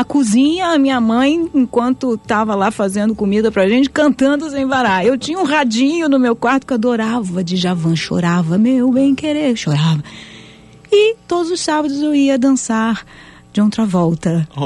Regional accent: São João da Boa Vista, São Paulo, Brazil; born there; Aí meu pai e minha mãe resolveram voltar para o interior de São Paulo, para onde eu nasci, São João da Boa Vista.

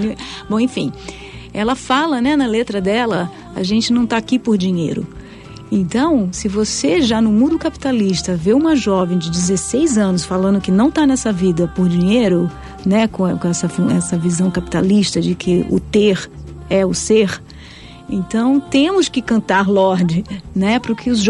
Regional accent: Brazil; No caso, eu sou brasileira

